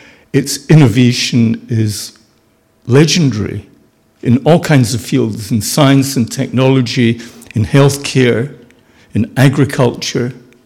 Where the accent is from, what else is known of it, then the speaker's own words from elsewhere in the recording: Scotland, United Kingdom; born there; also born or lived in Israel; I have dual UK and Israeli citizenship. I was born in Scotland, but I've lived in Israel for about 9 years all told.